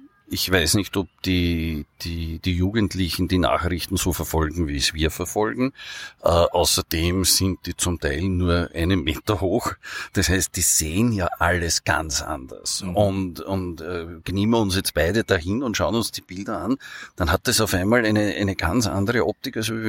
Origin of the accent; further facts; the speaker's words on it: Lower Austria, Austria; weil es für mich als Niederösterreicher und als Fotograf in der Stadt natürlich schon sehr spannend ist